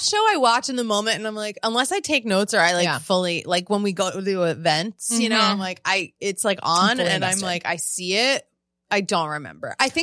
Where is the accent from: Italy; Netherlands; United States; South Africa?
Italy; It's just like, I'm from Italy, and it's like so good, actually.